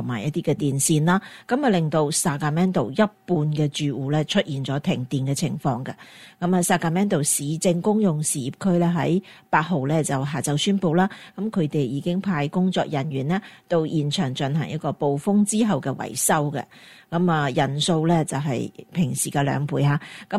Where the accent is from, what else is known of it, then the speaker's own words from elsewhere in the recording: California, United States; 我哋加州人其实都几矛盾，